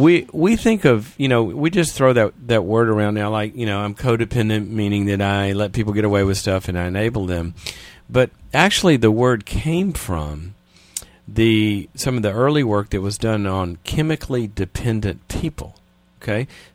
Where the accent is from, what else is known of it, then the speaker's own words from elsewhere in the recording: Louisiana, United States; From Monroe, Louisiana, not far from my hometown.